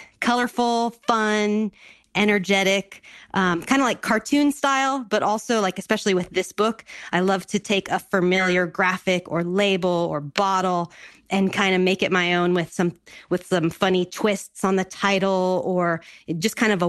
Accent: California, United States; I mean, I grew up in Orange County, but they both worked

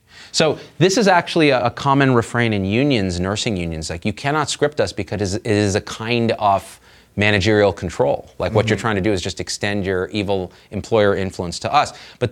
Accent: India; Like, I'm Indian. My parents used to beat me when I wasted food.

